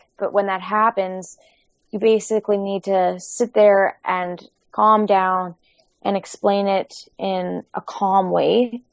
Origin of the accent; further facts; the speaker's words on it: Manitoba, Canada; We're actually a little bit, northwest from Winnipeg. We're about half an hour west.